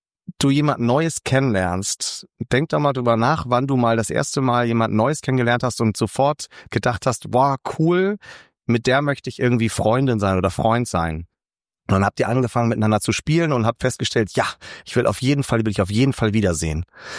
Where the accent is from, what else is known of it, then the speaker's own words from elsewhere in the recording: Hamburg, Germany; Ich bin in Hamburg aufgewachsen